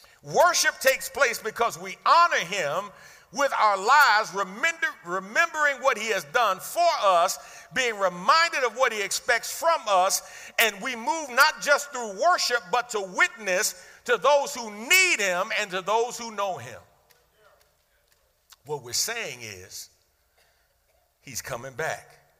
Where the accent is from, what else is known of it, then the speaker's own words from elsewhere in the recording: New York City, New York, United States; I was born in New York City, Brooklyn, New York. Grew up on the Lower East Side of Manhattan, 465 East 10th Street, apartment 13H in the Jacob Riis Housing Projects.